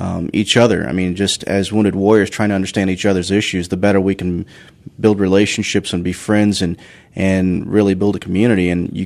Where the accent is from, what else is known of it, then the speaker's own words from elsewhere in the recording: Arkansas, United States; I'm from Arkansas.